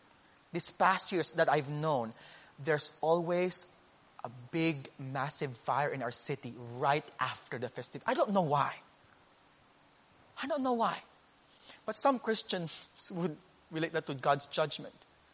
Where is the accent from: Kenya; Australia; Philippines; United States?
Philippines; Iloilo City, Western Visayas; those two big cities, Cebu and then my hometown, Iloilo City, will have a festivity celebrating the baby Jesus